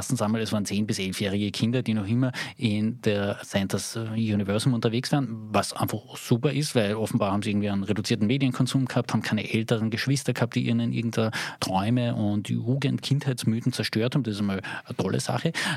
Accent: Austria; Also da merkt man als Österreicher überhaupt, wie reich diese Sprache ist, die bei uns jetzt sehr weich ist

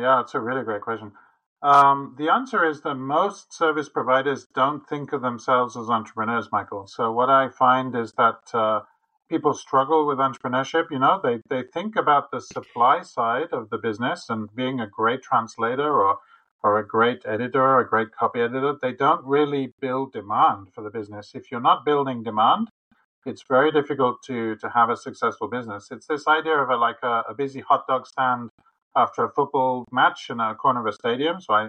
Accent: Birmingham, West Midlands, United Kingdom; now in Madrid, Spain; I'm based in Madrid, Spain. Although I originally hark from the UK, I grew up in Birmingham, the second city of the UK.

